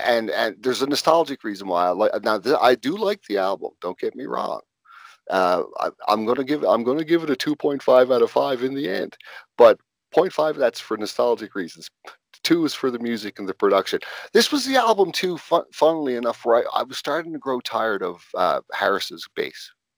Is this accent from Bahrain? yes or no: no; Newfoundland and Labrador, Canada; Oh, yeah, for sure. I'm a Newfie. I'm from Newfoundland.